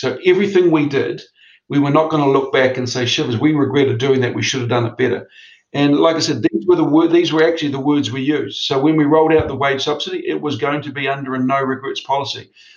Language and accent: English; Napier, Hawke's Bay, New Zealand; when I turned up in Napier, which is my hometown